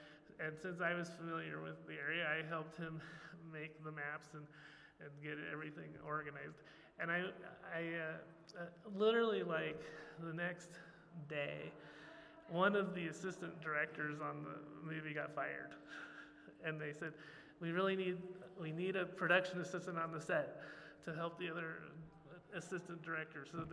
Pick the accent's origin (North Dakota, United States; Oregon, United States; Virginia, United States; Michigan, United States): Oregon, United States; Eugene; I read in the newspaper in my hometown of Eugene, Oregon